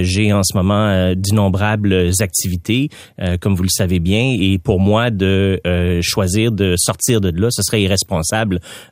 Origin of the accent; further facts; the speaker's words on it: Montreal, Quebec, Canada; Vous savez, je viens de Quartierville, moi.